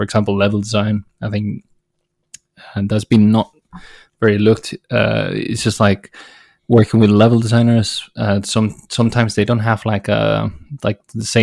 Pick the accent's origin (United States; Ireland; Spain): Spain; Well, for me, it's very easy, because, like, so I come from Spain.